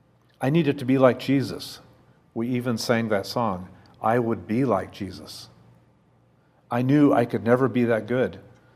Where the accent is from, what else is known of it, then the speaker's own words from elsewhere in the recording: Howell Mountain, California, United States; born there; I was born on a mountain. I was born on Howell Mountain, adjacent to the Napa Valley in Northern California.